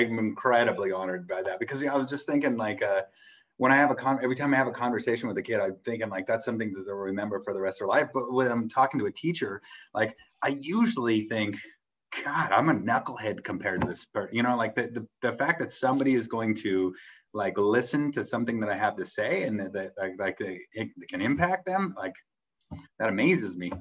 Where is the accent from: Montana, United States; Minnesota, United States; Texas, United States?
Montana, United States; Shepherd; Shepherd, Montana, my hometown.